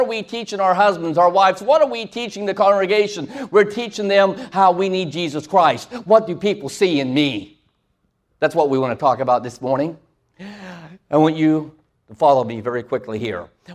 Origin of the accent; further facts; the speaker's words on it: Ohio, United States; also born or lived in Tennessee; And before there, I was in the beautiful land of Tennessee for 8 years. And I'm from Ohio.